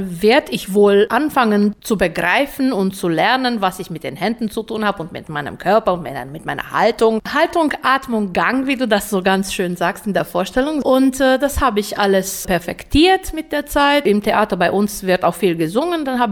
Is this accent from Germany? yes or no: no; Reșița, Caraș-Severin County, Romania; Wie du weißt, stamme ich aus Reschica. Da hatte ich einige Bands.